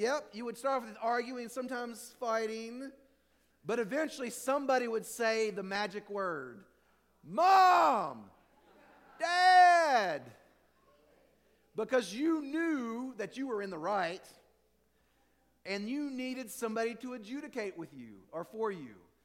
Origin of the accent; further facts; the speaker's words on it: Virginia, United States; Where I grew up in Virginia, there are these mountains that fog gathers on